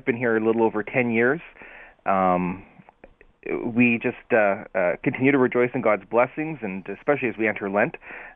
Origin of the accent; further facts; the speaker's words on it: Cranbrook, British Columbia, Canada; born there; I was born in Cranbrook, B.C.